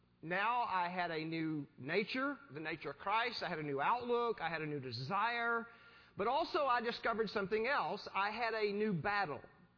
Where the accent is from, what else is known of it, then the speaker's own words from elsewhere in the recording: Texas, United States; I am a West Texas boy. I grew up in West Texas.